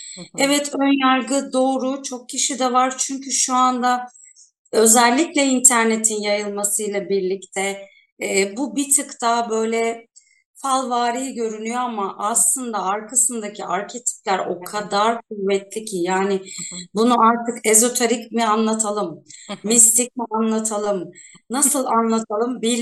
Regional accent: Istanbul, Turkey; now in Izmir, Turkey; Ben 1981 doğumluyum. İstanbulluyum ama şu an İzmir'de yaşıyorum.

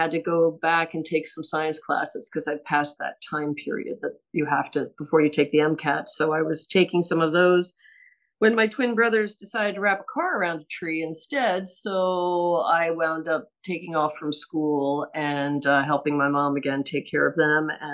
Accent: New Jersey, United States; I grew up in New Jersey, spent the formative years there, and then went to college in South Carolina.

